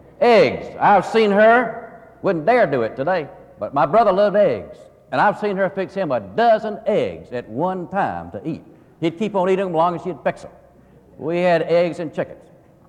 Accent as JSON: {"language": "English", "region": "South Carolina", "country": "United States", "tie": "born or raised there", "said": "I grew up in South Carolina, even though I was gone from that state for many years. Invited to come back exactly 10 years ago."}